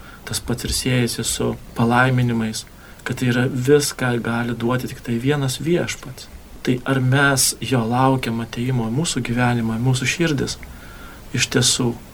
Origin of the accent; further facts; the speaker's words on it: Kaunas, Kaunas County, Lithuania; Visi mes esame iš Kauno.